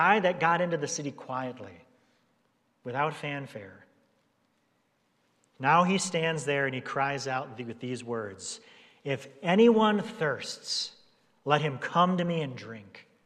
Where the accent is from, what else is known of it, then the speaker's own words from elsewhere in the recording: Milwaukee, Wisconsin, United States; accent: Wisconsin; And I grew up in Milwaukee, Wisconsin. And I'm trying not to say Wisconsin with a Wisconsin accent.